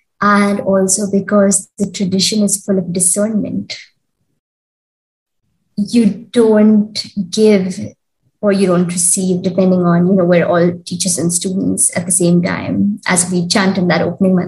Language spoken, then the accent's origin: English; India; This word is unfamiliar to me as an Indian, style of yoga. In our country, whether it's yoga, classical music, or classical dance, it's always, you know, the lineage or the gharana.